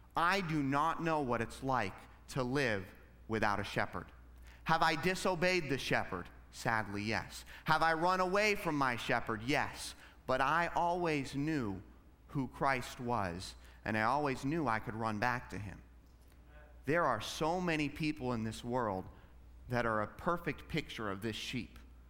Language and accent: English; Alaska, United States; Now, I grew up in Alaska where most of the time everything was frozen.